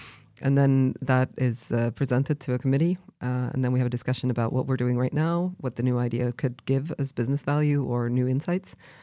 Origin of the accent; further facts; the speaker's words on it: Sweden; really fun if we in Sweden could have that as well